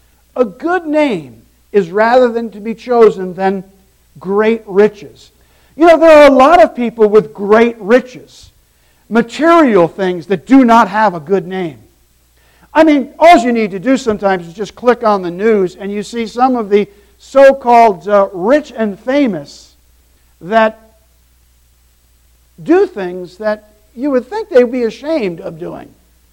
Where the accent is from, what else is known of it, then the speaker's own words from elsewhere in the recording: New York, United States; We grew up just outside of New York, and over the years he had built up a clientele and a business of professional people that were looking for things.